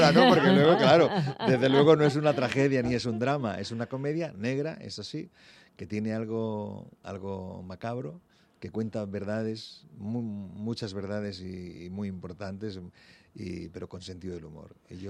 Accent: Puerto Lumbreras, Region of Murcia, Spain; moved away; also born or lived in Valladolid; Yo realmente creo que nunca me he ido de mi pueblo, aunque salí muy joven, ¿no? Porque el deporte me llevó fuera de mi pueblo, de Puerto Lumbreras a Murcia, de Murcia a Valladolid.

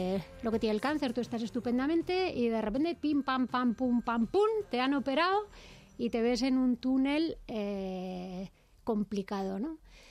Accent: Madrid, Community of Madrid, Spain; born there; Pues yo nací en Moncloa, pero ahora vivo en Vallecas.

